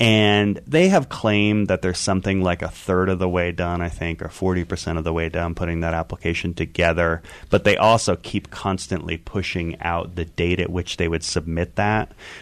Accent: Northeast, United States; You know, I grew up in the Northeast, and I look at the Colorado and the Green, and I think, good God, the Hudson's a lot bigger river than these are.

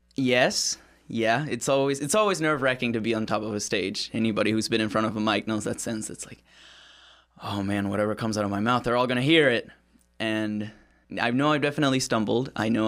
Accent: Argentina; English is a second language; So I come from Argentina. I wasn't born originally here, and I had to take an English class, actually. This is my second language.

